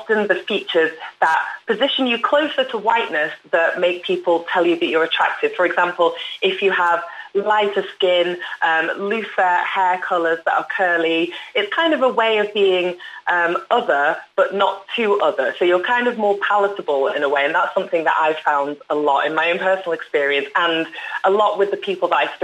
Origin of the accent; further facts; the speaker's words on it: Manchester, North West England, United Kingdom; moved away as an adult; I grew up in Manchester and then moved to London in kind of my early 20s.